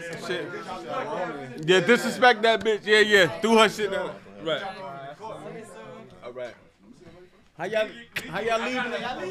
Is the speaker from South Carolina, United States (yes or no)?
yes; South Carolina, United States; now in New York, United States; I came from South Carolina. I went to Coney Island, and you guys all accepted me with open arms.